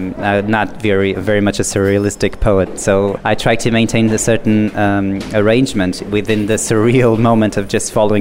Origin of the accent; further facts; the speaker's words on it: Lisbon, Portugal; and I'm from Portugal, Lisbon.